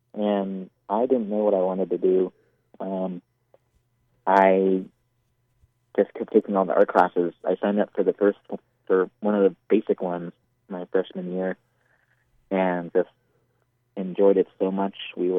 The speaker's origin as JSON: {"language": "English", "town": "Dallas", "region": "Texas", "country": "United States", "said": "I'm from Dallas, and I was back at home for several years after school before moving out here."}